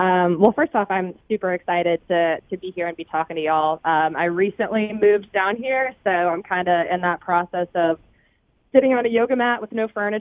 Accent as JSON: {"language": "English", "town": "Fayetteville", "region": "Georgia", "country": "United States", "tie": "born or raised there", "moved": "as an adult", "lives_now": "Pittsburgh, United States", "said": "but I'm actually originally from Georgia. So I'm from Fayetteville, born and raised, went to high school there, and then went to college at UGA"}